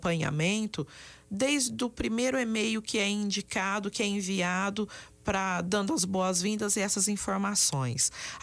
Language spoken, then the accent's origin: Portuguese; Brazil; born there; nós, pessoas negras, que já nascemos aqui no Brasil